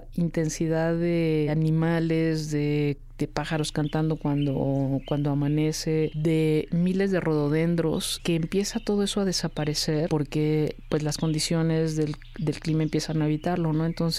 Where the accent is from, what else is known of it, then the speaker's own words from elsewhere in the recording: Mexico; Como mexicano que sabes que esas cosas pasan